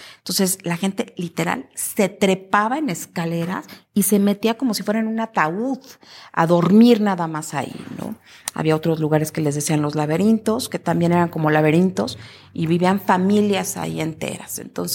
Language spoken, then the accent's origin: Spanish; Mexico City, Mexico; also born or lived in Tijuana; Soy de la Ciudad de México, me voy a vivir a Tijuana, Baja California